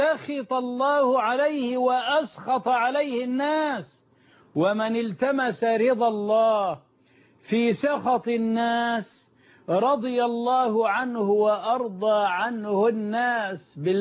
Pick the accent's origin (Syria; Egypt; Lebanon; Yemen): Egypt; في بلدنا مصر